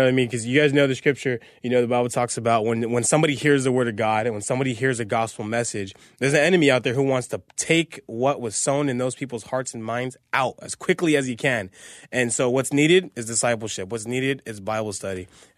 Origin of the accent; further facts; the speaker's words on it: Azusa, California, United States; I'm from Azusa, California.